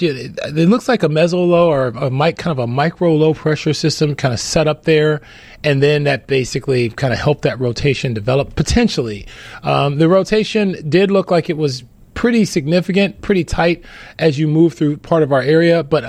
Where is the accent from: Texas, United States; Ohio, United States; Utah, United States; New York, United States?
Ohio, United States; Cleveland; Born and raised in Cleveland, Ohio.